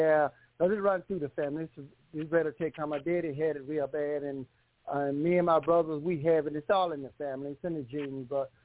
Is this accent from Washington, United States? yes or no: no; South Carolina, United States; I'm from South Kakalaki. Hello.